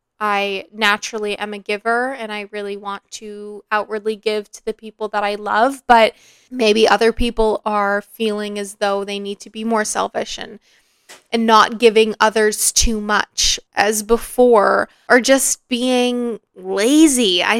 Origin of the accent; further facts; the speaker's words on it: Calgary, Alberta, Canada; when people find out that I'm from Calgary, they often say, wow, that makes sense.